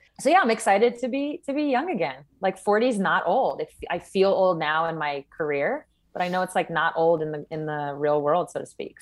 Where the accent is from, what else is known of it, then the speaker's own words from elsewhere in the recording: East Coast, United States; I'm from the East Coast originally.